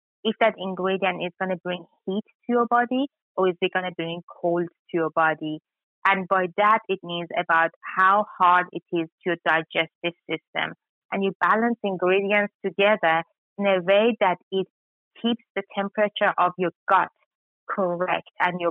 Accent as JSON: {"language": "English", "country": "Iran", "said": "and I am from Iran"}